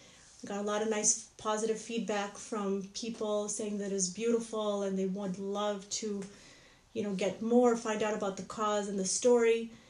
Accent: Chicago, Illinois, United States; now in Charlotte, United States; I grew up in Chicago, Illinois, and I went to University of Illinois. And we moved here about 13 years back to Charlotte, North Carolina, because we purchased a business.

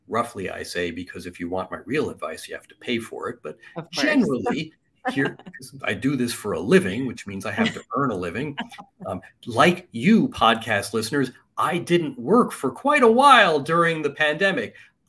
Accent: New York, United States; when I was a kid growing up in New York and I got my driver's license, my first New York driver's license was a piece of cardboard

